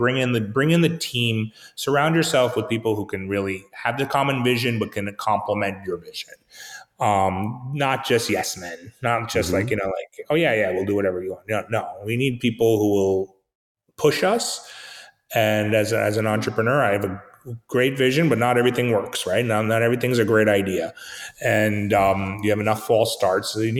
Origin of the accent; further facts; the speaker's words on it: Irvington, New York, United States; But the town I grew up in, Irvington, New York, that Irvington pizza is still lik